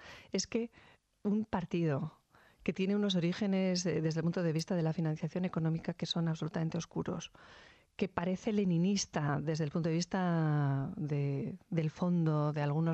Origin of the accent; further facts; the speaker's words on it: Spain; preservando lo que somos desde el punto de vista simbólico como ciudadanos españoles, que no tenemos vergüenza de serlo